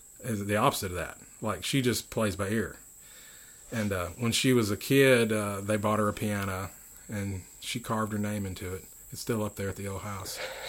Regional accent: Philadelphia, Mississippi, United States; born there; also born or lived in Goose Creek, United States / Washington, United States; Yeah, in part. I mean, I was born here in Philadelphia, Mississippi. My youth, I traveled around with my parents.

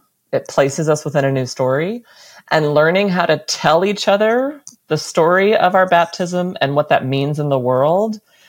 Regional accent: United States; Because so much of my identity, especially I think as an American, is wrapped up in producing stuff and consuming stuff.

